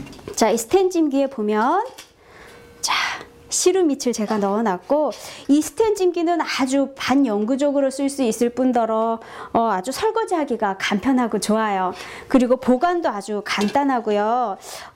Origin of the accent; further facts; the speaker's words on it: South Korea; 이엄마는 한국 사람이다 보니까 빵을 먹는 것보다 떡을 먹는 게 훨씬 속이 든든하고 좋더라고요